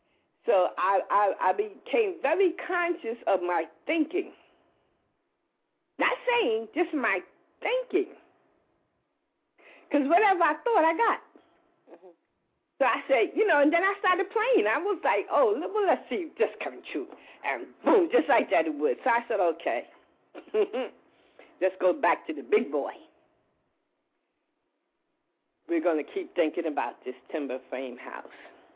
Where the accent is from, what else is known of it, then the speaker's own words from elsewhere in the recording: New York, United States; I'm a New Yorker, third mm-hmm. generation.